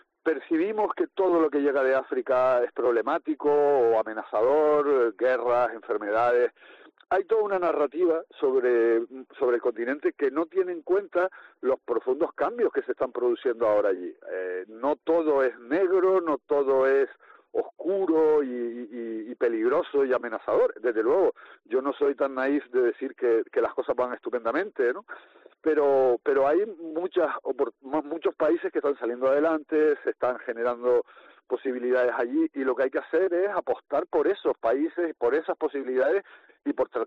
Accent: Canary Islands, Spain; Mira, yo soy canario y, por ejemplo, he hablado mucho con mi padre.

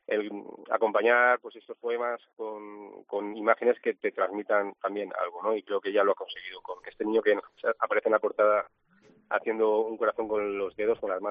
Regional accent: Valencian Community, Spain; now in San Pedro del Pinatar, Spain; yo soy de ASE, Alicante, pero llevo trabajando como profesor de inglés, ya funcionario aquí en la región de Murcia ya muchos años. Ahora estoy en San Pedro del Pinatar

